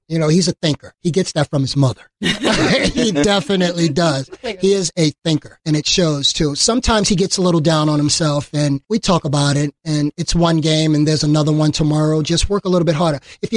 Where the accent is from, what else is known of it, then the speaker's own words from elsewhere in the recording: Harlem, New York, United States; growing up in Harlem, you know, my attitude was always, if you want to be good, you got to go where the water's deep